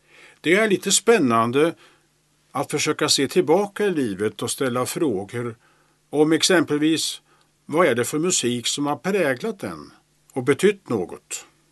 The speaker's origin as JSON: {"language": "Swedish", "town": "Eskilstuna", "region": "Södermanland", "country": "Sweden", "tie": "born or raised there", "said": "Jag är uppvuxen i Smedstan Eskilstuna. Född i mitten av 40-talet"}